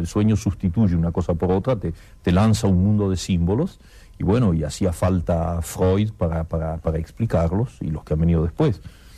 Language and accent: Spanish; Argentina